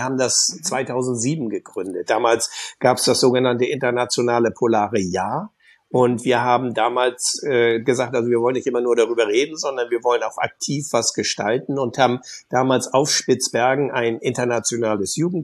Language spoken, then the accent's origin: German; North Sea coast, Germany; Und ich bin an der Nordsee groß geworden, überwiegend.